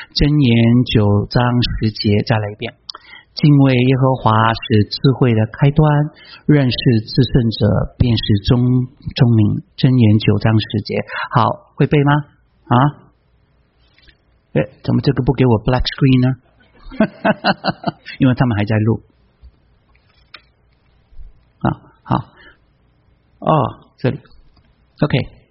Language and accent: Chinese; China; 我们中国人说知耻近乎勇，礼义廉耻，你没有这个耻当然，我们中国人是 abuse 嘛